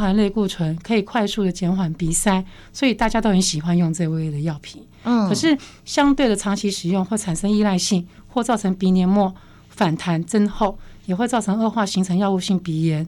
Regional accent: Taiwan; 那我们台湾人是没有这样子的文化了，不过我们台湾的老一辈人很喜欢吃

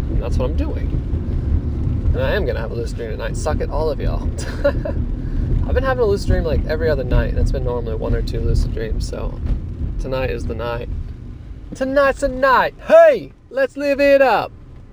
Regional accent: United States; That's right. I'm American.

